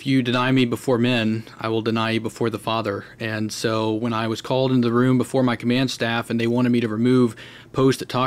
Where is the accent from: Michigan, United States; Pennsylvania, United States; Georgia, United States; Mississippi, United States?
Georgia, United States; So already I was concerned and disheartened that my home state of Georgia, that I love so much, did not have this in place.